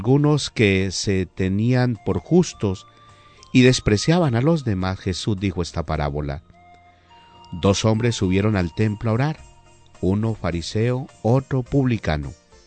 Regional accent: Salado Blanco, Huila, Colombia; born there; allá desde mi pueblo donde yo nací, en Salado Blanco, Huila

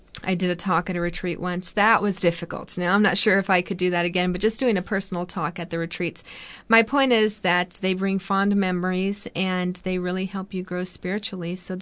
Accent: Corpus Christi, Texas, United States; I grew up in Corpus Christi, so I remember going to these spectaculars here.

